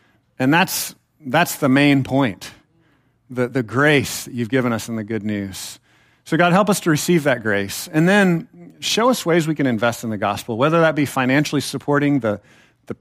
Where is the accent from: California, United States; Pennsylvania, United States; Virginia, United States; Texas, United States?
Texas, United States; Temple; But I was taught in the church that I was raised in Temple, Texas, not too far from here, kind of a dangerous place, be careful, but it's not too far away.